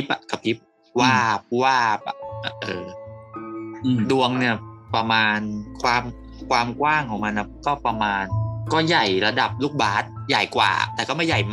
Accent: Sing Buri, Thailand; เรื่องมันเกิดที่จังหวัดบ้านเกิดผมเลยสิงห์บุรี

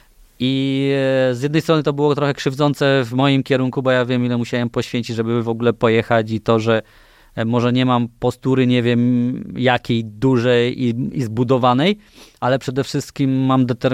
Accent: mountains, Poland; ze względu na to, że jestem z gór

